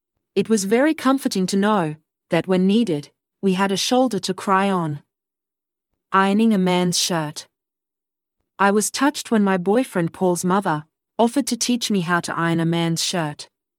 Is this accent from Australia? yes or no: yes; Sydney, New South Wales, Australia; also born or lived in New Guinea; I was delighted to be back in Sydney, as it was my hometown before we headed north to live in New Guinea. I'd been away for 5 years.